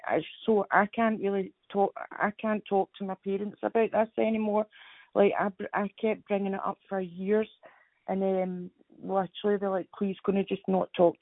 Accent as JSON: {"language": "English", "town": "East Kilbride", "region": "Scotland", "country": "United Kingdom", "tie": "born or raised there", "also_born_or_lived": "Waterfoot", "said": "And then they moved back to East Kilbride. I was born in East Kilbride."}